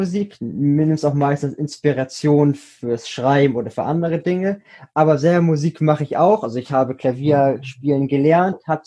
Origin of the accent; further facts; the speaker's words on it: Hamburg, Germany; born there; accent: Hamburg dialect; also born or lived in Neu Wulmsdorf; Nein, also ich wurde in Hamburg geboren und bin dann später so an Rande von Hamburg gezogen. Also es ist Niedersachsen, es gehört zwar schon zu, also nach Niedersachsen, ein kleiner Ort in Niedersachsen namens Wulmsdorf. Der zwar an der Grenze zu Hamburg ist